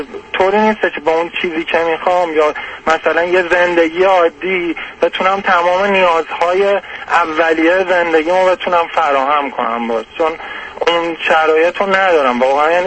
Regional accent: Iran; من حتی لیسانس اصلا مثلا بدون مدرک از ایرانم خارج شم

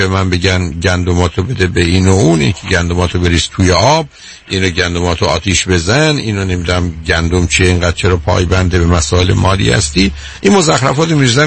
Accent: Iran; born there; ما در ایران متولد شدیم و فارسی بلدیم ولی انگلیسی بلد نیستیم

